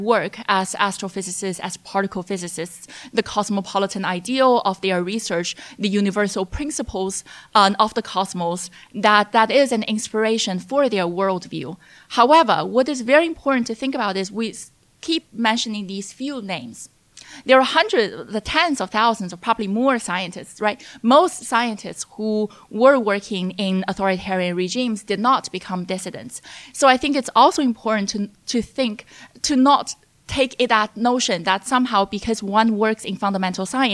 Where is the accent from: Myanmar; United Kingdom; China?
China; English is a second language; when I was growing up in China as a young child